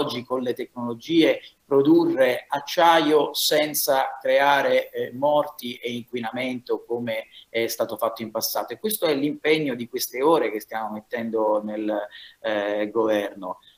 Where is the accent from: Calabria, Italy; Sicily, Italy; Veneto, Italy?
Sicily, Italy; un bambino del mio paese, in mezzo alla provincia di Caltanissetta